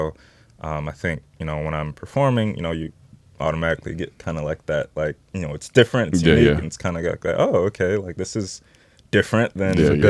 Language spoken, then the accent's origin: English; Detroit, Michigan, United States; Well, my dad's from Alabama, but, you know, we're born and raised in Detroit.